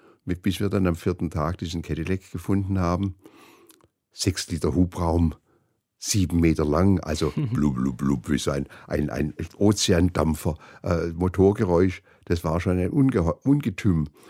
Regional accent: Berlin, Germany; also born or lived in Sweden; meine Mutter ist Westberlinerin, hat einen Schweden geheiratet. Ich bin in Schweden geboren, habe einen schwedischen Vater. Aber meine Mutter hat sich, als ich ein halbes Jahr alt war, von meinem Vater getrennt und ist mit mir wieder zurück nach Westberlin gezogen.

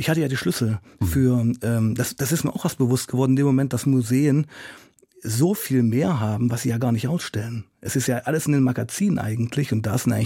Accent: Germany; Als Kind in der DDR, wenn man jetzt nicht wirklich in einer Dissidentenfamilie groß wurde, war es ja eigentlich okay.

